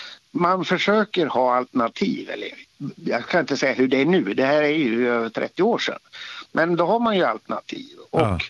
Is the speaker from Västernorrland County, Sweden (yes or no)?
yes; Sörberg, Västernorrland County, Sweden; now in Gothenburg, Sweden; Ja, det var väl snarare byn då nästan, Sörberg i Timrå, utanför Sundsvall.